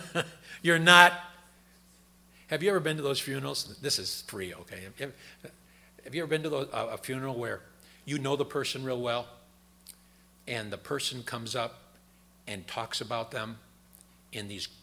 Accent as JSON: {"language": "English", "region": "Midwest", "country": "United States", "lives_now": "New England, United States", "said": "When I came to New England, being a Midwesterner, being a Northerner, so still understanding the North's way"}